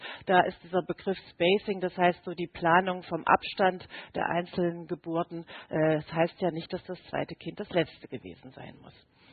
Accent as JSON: {"language": "German", "region": "Saxony", "country": "Germany", "said": "Halle ist in der Nähe von Leipzig, das kennen jedenfalls mehr Leute. Insofern können Sie sich ungefähr vorstellen, wo ich herkomme."}